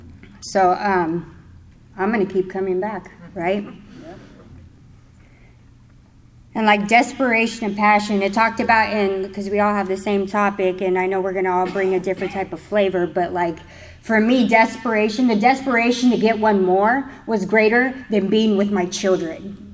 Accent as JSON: {"language": "English", "region": "California", "country": "United States", "said": "So I'm from California, delayed flights, all that fun stuff to get here"}